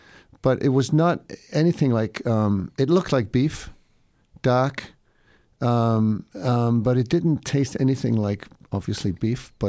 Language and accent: English; United States; when they realized that I was American, well, I'm Welsh American